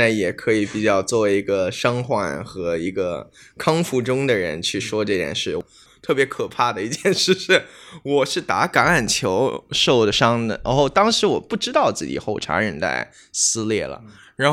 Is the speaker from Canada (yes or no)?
yes; Canada; 其实因为我自己是加拿大出生长大的